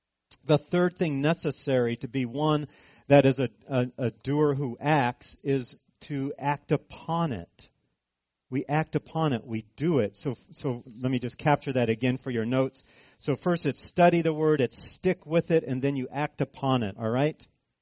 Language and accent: English; California, United States; Because I'm from California.